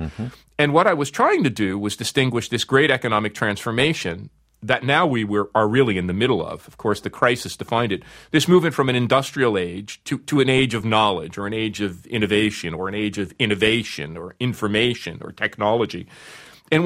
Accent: United States; You know, I'm an American. It's the 1980s.

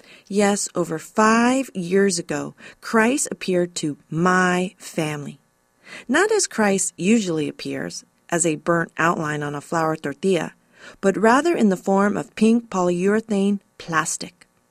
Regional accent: Oxnard, California, United States; the oldest and most popular bakery in my hometown of Oxnard, California.

